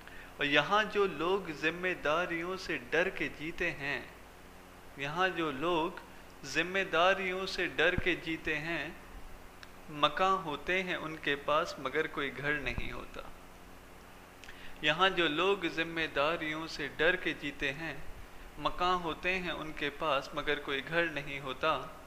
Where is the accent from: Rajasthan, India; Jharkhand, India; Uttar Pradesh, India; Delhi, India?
Uttar Pradesh, India; Agra; और मैं आगरा से हूँ।